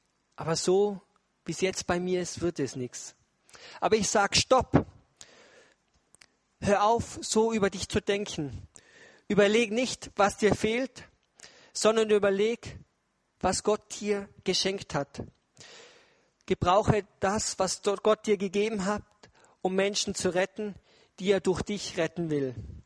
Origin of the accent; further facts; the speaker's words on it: Austria; ich bin ja in Österreich aufgewachsen, ich bin aber Schweizer und Deutscher. Ja, ich bin Mitteleuropäer.